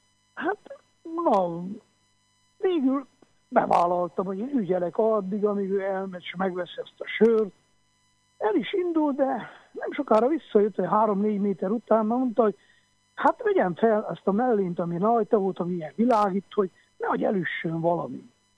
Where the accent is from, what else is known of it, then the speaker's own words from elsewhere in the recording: Miercurea Ciuc, Harghita, Romania; utcát kell seperjek itten Csíkszeredában, ahol felnőttem